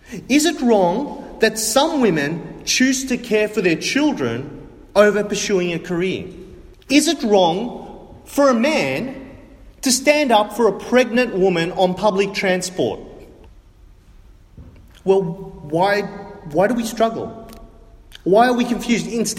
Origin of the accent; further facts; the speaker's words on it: Australia; I, as an Australian, as a foreigner